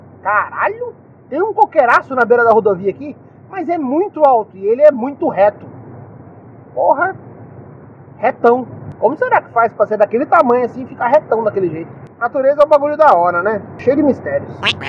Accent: São Paulo, Brazil; Eu que sou do interior de São Paulo

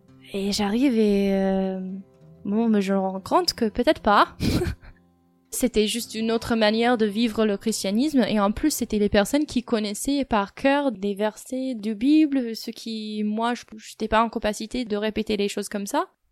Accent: United States; J'ai 25 ans, je viens des États-Unis.

